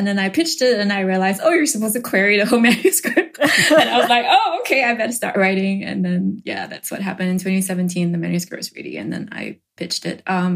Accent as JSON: {"language": "English", "country": "Singapore", "tie": "born or raised there", "said": "I grew up in Singapore and, you know, like, I was surrounded by other Asian people"}